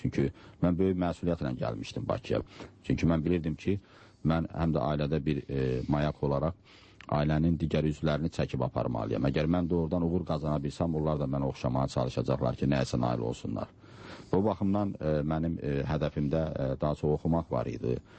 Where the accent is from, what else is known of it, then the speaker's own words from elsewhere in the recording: Guzdek, Fuzuli District, Azerbaijan; born there; Hələ, düzdür. Kənddə doğulmuşam.